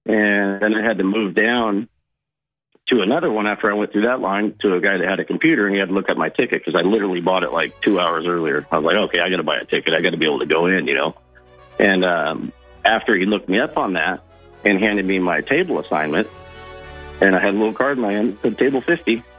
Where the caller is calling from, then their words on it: Washington, United States; I'm calling from Washington. I'm calling from Washington, brother.